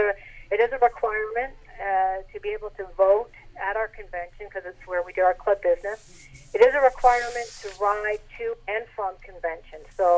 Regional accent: Canada; accent: Canadian; Could be my Canadian accent.

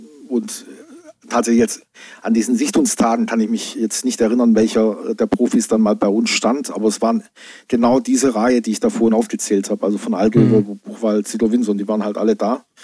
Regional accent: Brackenheim, Baden-Württemberg, Germany; Geboren in Brackenheim, ein kleiner Ort in der Nähe von Heilbronn, Stuttgart. Genau, sehr idyllisch. Eine große Rotweinanbaugemeinde, oder die größte überhaupt in Württemberg. Also sehr weingeprägt, die Region dort.

